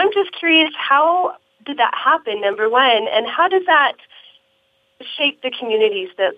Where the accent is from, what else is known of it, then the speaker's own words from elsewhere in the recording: Southwest, United States; Maybe it's because I'm kind of from the Southwest, and right. That's just not something that we think about as much.